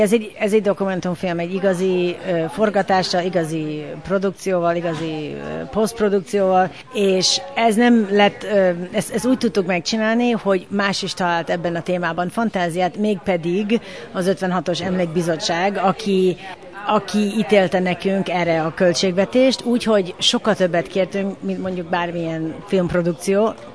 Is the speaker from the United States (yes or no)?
yes; United States; also born or lived in Hungary; Mi azt szeretjük, hogy mind a ketten éltünk Magyarországon is sokáig, és amerikai magyarok vagyunk, és valahogy a két dolgot hidalnánk most itt a 21. században.